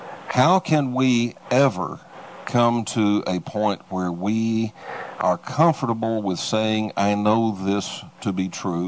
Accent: Texas, United States; accent: Texas; I murder English anyway with my Texas accent. My Texas accent is so bad, it's so thick, that even when I speak Serbian, a guy in Belgrade walks into a bar where I'm speaking Serbian and says, Texas, yes?

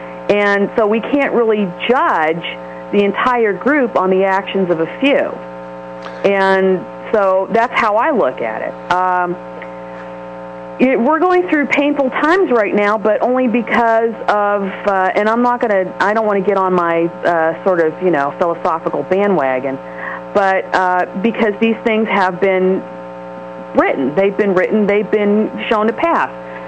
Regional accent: Columbus, Ohio, United States; Yes, I'm still from Columbus.

